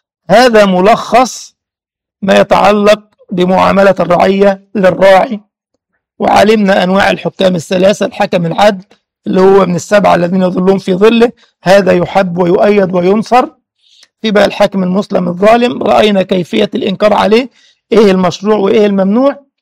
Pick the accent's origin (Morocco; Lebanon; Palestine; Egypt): Egypt; وكان عندنا في مصر حاجة اسمها حرب الاستنزاف وكذا وكذا